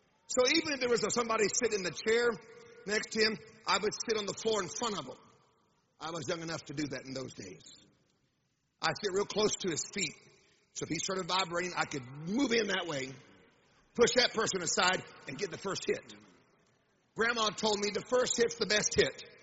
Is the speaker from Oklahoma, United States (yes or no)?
yes; Tulsa, Oklahoma, United States; I grew up in Tulsa, as I was telling Pastor before service, in an open heaven of Tulsa.